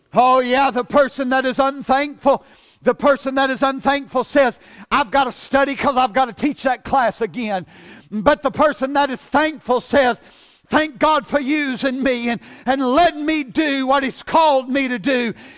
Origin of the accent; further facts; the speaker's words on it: United States; I'm glad I'm an American.